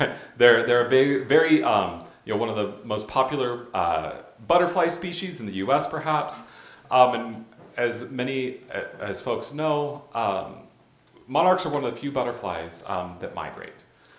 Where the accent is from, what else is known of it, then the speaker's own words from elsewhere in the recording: Phoenix, Arizona, United States; I come from Phoenix, Arizona.